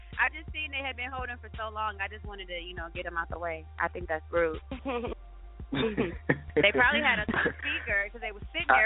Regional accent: Queens, New York, United States; You know, we are from Queens originally.

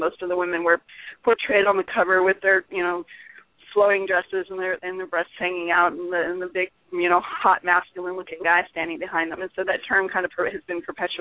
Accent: Florida, United States; now in Norfolk, United States; I'm in Southeast Virginia, Norfolk, and I'm from South Florida, so I know about hot summers

